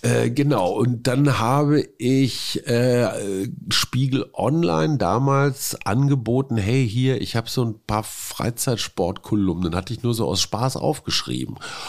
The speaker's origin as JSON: {"language": "German", "town": "Münster", "region": "North Rhine-Westphalia", "country": "Germany", "said": "Ich komme aus Münster und war nie besonders sportlich."}